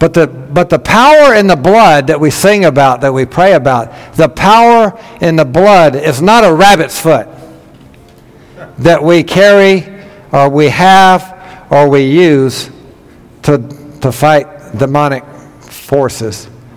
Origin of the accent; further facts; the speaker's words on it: New York, United States; I'm from New York.